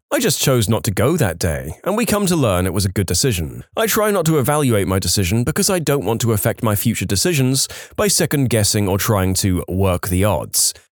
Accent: Bermuda; I grew up in Bermuda, and since it's such a small island, cars are limited to one per family, and everyone drives mopeds.

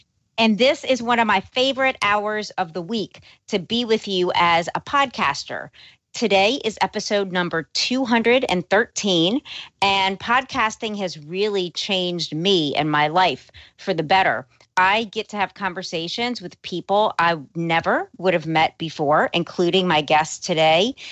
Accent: New Orleans, Louisiana, United States; I was born and raised in New Orleans. 6 years ago, I went out to Los Angeles to expand my life, my consciousness, and I've been dividing my time for 6 years between both cities.

